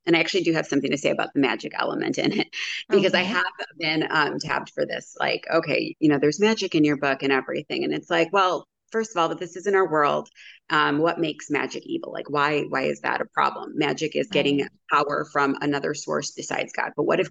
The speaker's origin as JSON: {"language": "English", "town": "Chicago", "region": "Illinois", "country": "United States", "said": "because I'm from the Chicago area."}